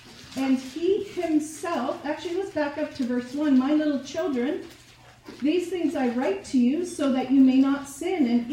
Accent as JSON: {"language": "English", "country": "Philippines", "tie": "born or raised there", "said": "When I grew up in the Philippines, every Easter there was, I guess I'll call it a parade."}